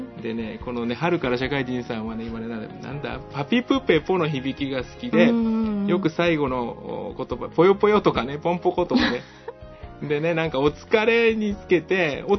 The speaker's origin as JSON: {"language": "Japanese", "town": "Nagoya", "region": "Aichi", "country": "Japan", "also_born_or_lived": "Kumamoto", "accent": "Nagoya dialect", "said": "そう、僕本当は名古屋弁なんですよ"}